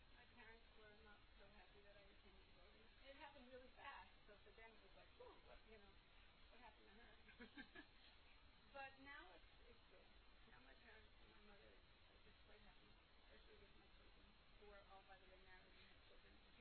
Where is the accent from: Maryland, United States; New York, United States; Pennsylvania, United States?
New York, United States; I'm from New York, so I have the gift of gab.